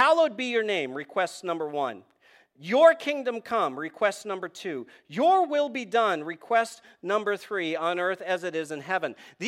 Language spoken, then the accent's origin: English; Boston, Massachusetts, United States; If you don't know, I'm from Boston.